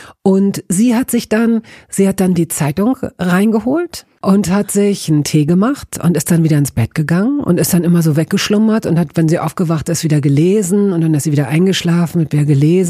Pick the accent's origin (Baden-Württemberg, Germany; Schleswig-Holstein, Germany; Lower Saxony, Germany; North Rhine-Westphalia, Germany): Lower Saxony, Germany; Hanover; Ich komme aus Hannover und in der Straße, in der ich groß wurde, da gab es damals einen Bäcker